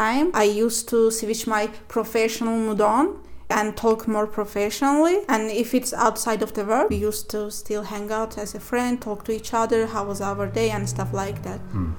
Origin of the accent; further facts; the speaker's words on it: Azerbaijan; English is a second language; I am from Azerbaijan